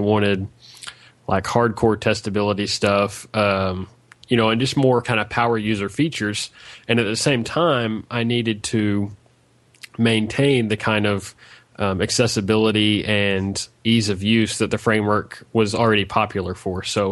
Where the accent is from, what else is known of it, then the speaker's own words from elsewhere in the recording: Arkansas, United States; I'm from Arkansas, United States